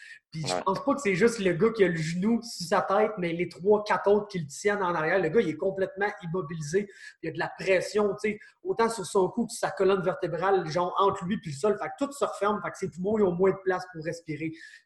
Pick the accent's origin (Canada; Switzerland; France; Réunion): Canada; puis moi, je viens du Canada, genre